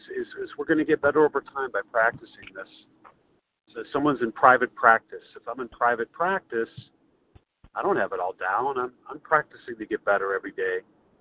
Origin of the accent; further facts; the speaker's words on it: Chicago, Illinois, United States; recovered compulsive overeater. I'm from Chicago.